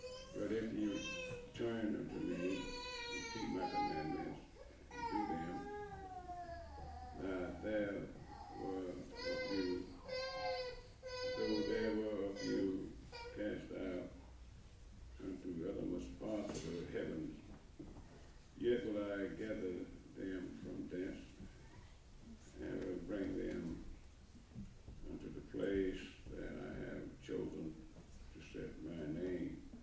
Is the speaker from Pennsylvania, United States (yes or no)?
yes; Philadelphia, Pennsylvania, United States; We don't want to tell folk up the state that we came from Philadelphia. We want to name Jacksonville. Orlando. I tried that for a while.